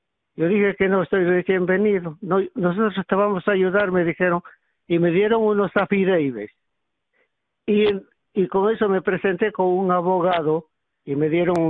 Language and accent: Spanish; Ecuador; now in United States; yo soy un inmigrante ecuatoriano que entré aquí en el 76, la primera vez. Okay. Luego fui deportado, regresé en diciembre del 88.